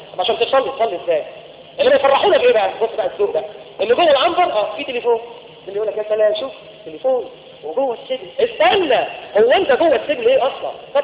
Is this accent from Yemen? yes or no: no; Egypt; يعني انا مصري واحب مصر واحب بلدي.